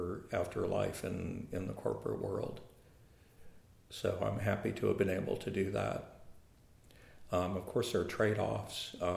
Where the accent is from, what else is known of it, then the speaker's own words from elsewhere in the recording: Florida, United States; also born or lived in New York City; now in Hudson, United States; So, I was born in Florida, and I lived in Florida until about 10 years ago when I moved to New York City, and then 5 years ago I moved to Hudson.